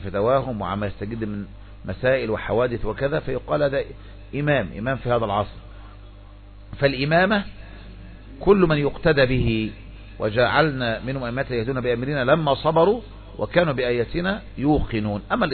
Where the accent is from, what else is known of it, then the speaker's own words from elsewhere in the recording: Egypt; وأبرز من يلقب هذا عندنا في مصر دائما يتعصب له أتباعه هو رسلان